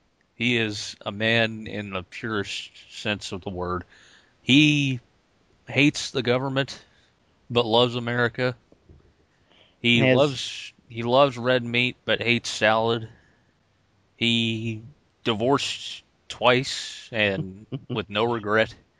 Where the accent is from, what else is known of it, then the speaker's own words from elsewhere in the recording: Indiana, United States; Actually, the show is actually based in my home state of Indiana, the fictional town of Pawnee.